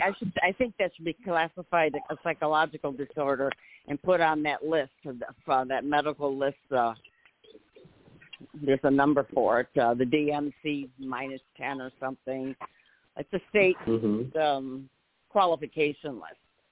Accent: Michigan, United States; I'm from Michigan.

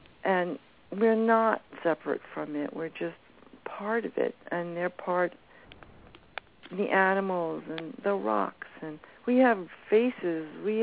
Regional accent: Bronx, New York, United States; born there; now in Bolton Landing, United States; I was born in the Bronx.

